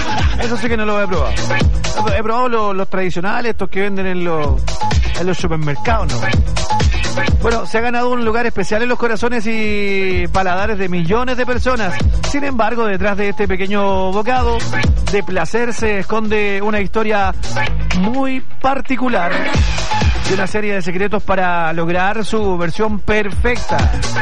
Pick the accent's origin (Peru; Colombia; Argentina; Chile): Chile; now in Nueva Braunau, Chile; No, soy chileno, soy súper chileno. Cuando yo llegué acá al sur, yo me fui a vivir a la localidad, todavía vivo ahí, a la localidad de Nueva Braunau.